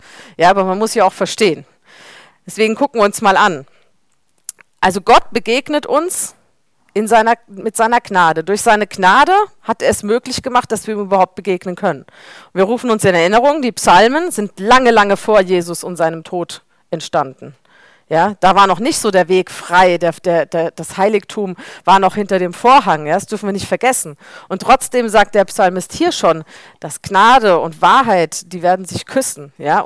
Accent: Sensbachtal, Hesse, Germany; wir hatten mehrere Brände bei uns in Sensbachtal, weil es zu trocken war.

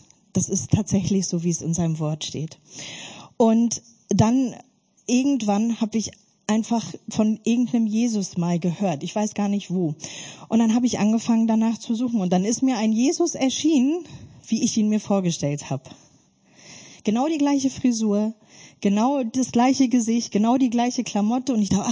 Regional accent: Germany; Ich bin in der DDR-Diktatur aufgewachsen

